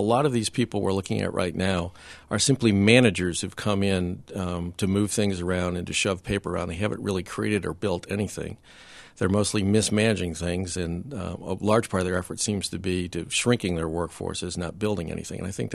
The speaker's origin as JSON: {"language": "English", "region": "Pennsylvania", "country": "United States", "tie": "born or raised there", "said": "in my home state of Pennsylvania, the average household income is something like $44,000."}